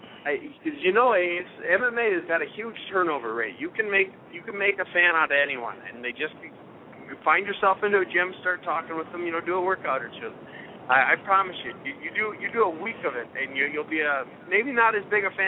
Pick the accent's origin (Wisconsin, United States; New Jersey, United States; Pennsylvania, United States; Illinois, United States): Wisconsin, United States; now in Southern California, United States; born and raised in Wisconsin, but I've been out in Southern California